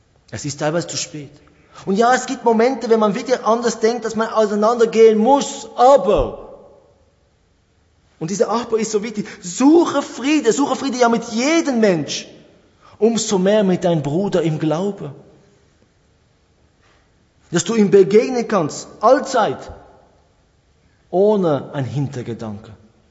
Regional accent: Switzerland; Vielleicht auch wir als Schweizer, wir denken, ja, wir sind Schweizer und die einen sind sogar Eidgenossen.

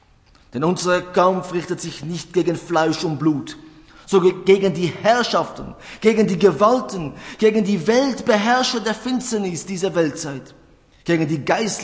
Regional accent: Switzerland; Ich glaube, dass bei uns in der Schweiz, wir verlieren teilweise diese geistliche Verständnis

